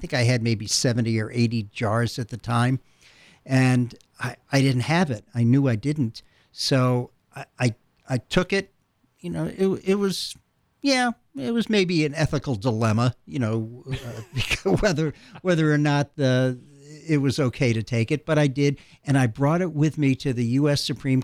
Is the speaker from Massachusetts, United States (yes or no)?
yes; Worcester, Massachusetts, United States; But I'm originally from New England, from Worcester, Massachusetts.